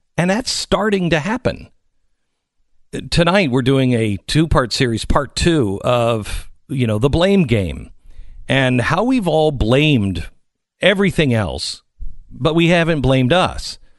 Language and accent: English; Seattle, Washington, United States; and I grew up in Seattle.